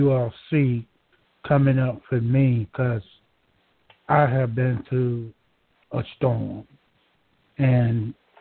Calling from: Georgia, United States; I'm calling from Georgia.

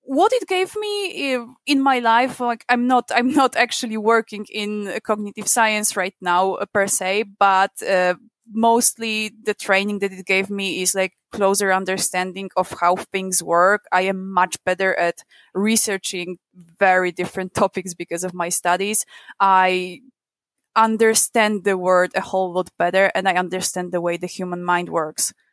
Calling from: Kraków, Lesser Poland, Poland; I'm calling from Kraków in Poland.

